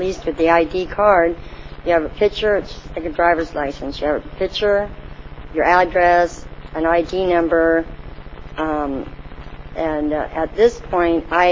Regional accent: Atascadero, California, United States; from Tascadero, and this is

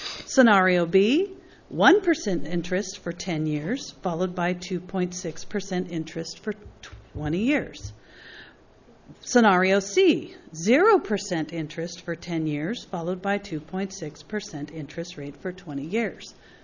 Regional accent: Los Osos, California, United States; from Los Osos.

